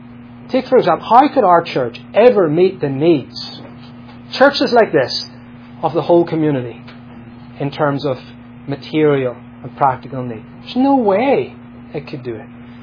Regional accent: United Kingdom; especially when you're American and I'm British

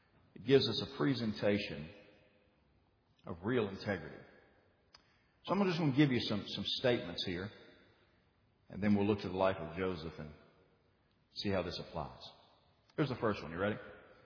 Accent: Wales, United Kingdom; I'm Welsh

